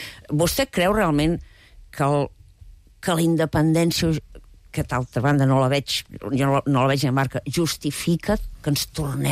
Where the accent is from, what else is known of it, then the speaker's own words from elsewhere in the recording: Catalonia, Spain; Jo soc espanyola. I soc catalana, orgullosa i espanyola.